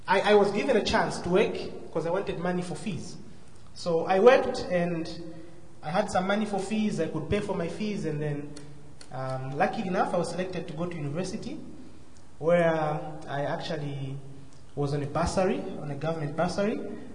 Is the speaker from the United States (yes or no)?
no; Zambia; I grew up in Zambia. It's a neighboring country to Malawi. But my dad and my mom were all from Malawi.